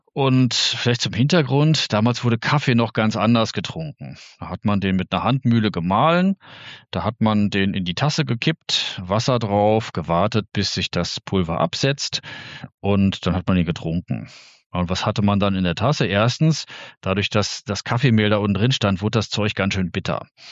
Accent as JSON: {"language": "German", "town": "Darmstadt", "region": "Hesse", "country": "Germany", "said": "Nein, ich komme nicht aus Minden, ich komme aus Darmstadt, also von ein bisschen woanders"}